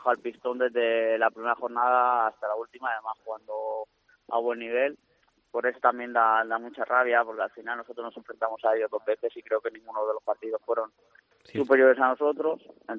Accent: Alicante, Valencian Community, Spain; Eso sí que lo sé, porque al final soy de aquí

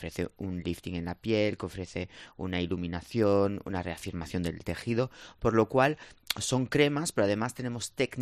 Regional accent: France; Spanish is a second language

